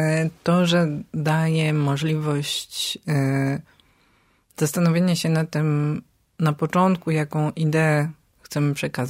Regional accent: Strasbourg, Grand Est, France; Ze Strasburga, czyli z mojego rodzinnego miasta.

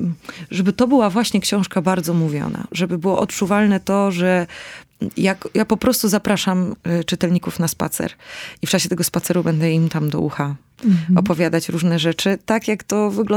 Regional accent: Dębica, Subcarpathian Voivodeship, Poland; w Małopolsce, Podkarpaciu, w moich rodzinnych stronach, pochodzę z Dębicy

